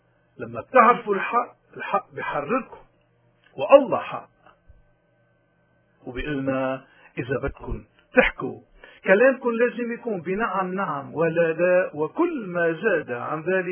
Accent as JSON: {"language": "Arabic", "country": "Lebanon", "said": "ما فينا كلبنانيين نشوف الغلط ونسكت عنه"}